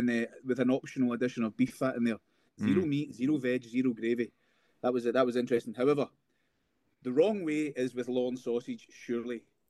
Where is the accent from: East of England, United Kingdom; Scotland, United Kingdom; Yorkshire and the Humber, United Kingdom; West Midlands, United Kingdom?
Scotland, United Kingdom; Paisley; accent: Paisley; moved away as an adult; I started speaking to him with my accent, obviously changed a little bit since I was 18. I was rabbiting off my Paisley accent